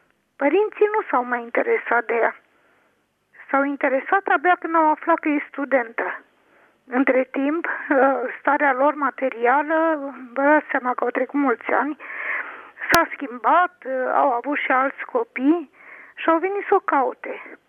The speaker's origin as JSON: {"language": "Romanian", "region": "Transylvania", "country": "Romania", "said": "Așa au plecat mulți copii, au ajuns în Ardeal, eu sunt ardeleancă."}